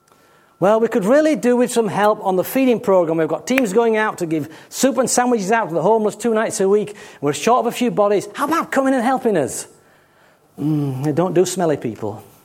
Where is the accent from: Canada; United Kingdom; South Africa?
United Kingdom; Oh, but we're British. We don't feel things.